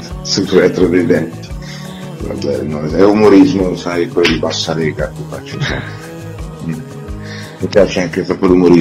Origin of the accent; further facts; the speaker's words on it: Emilia-Romagna, Italy; accent: Emilian; Però non c'ho l'Emiliano troppo bolognese, vero? Un po' più forte.